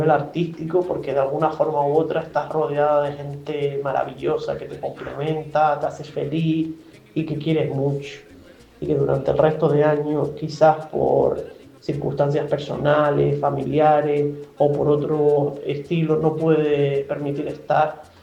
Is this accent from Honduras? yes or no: no; Puerto del Rosario, Canary Islands, Spain; soy de Fuerteventura, Puerto del Rosario, y les voy a hacer un breve resumen de cómo celebramos aquí fin de año.